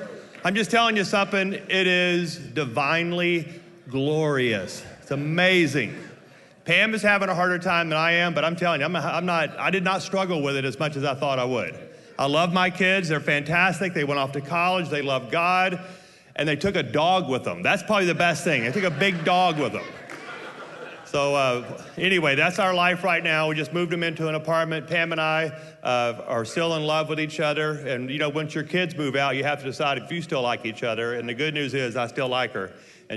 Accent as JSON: {"language": "English", "region": "Louisiana", "country": "United States", "said": "We're both from Louisiana, so that makes perfect sense to get married in the seventh grade."}